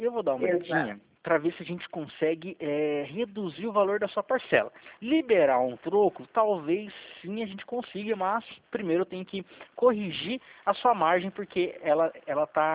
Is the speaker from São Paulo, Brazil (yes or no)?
yes; São Paulo, Brazil; a gente é daqui de São Paulo, São Paulo interior